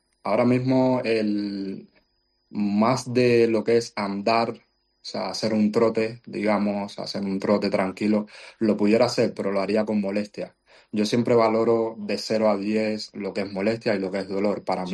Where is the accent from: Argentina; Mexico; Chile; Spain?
Spain; now in Qatar; Hombre, claro, mi casa es España, o sea, yo soy español a muerte, mi casa es España.